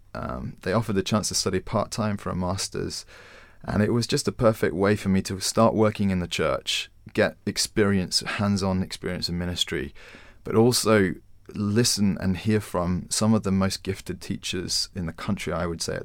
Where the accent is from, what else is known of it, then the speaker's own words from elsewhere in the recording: Winchester, South East England, United Kingdom; now in London, United Kingdom; comparing my life growing up in Winchester to being in the centre of London. It's really very different.